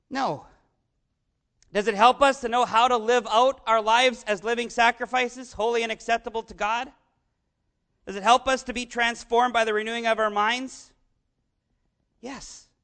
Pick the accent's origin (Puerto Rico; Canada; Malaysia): Canada; I grew up in Canada, and I was often instructed in history about the American Rebellion.